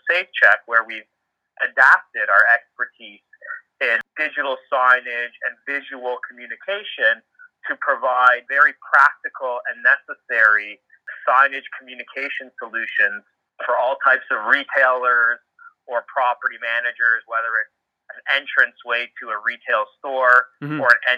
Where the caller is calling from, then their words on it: Toronto, Ontario, Canada; I am calling in from Toronto, Canada.